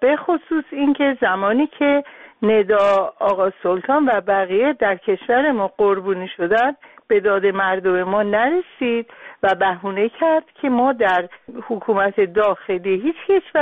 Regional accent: Iran; now in United States; به عنوان یک ایرانی آمریکایی که حق رأی دارم

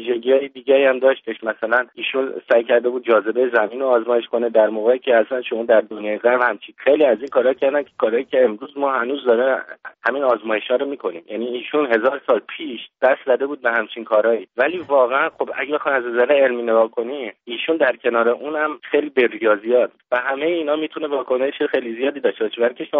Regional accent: Iran; ما که ایرانی هستیم

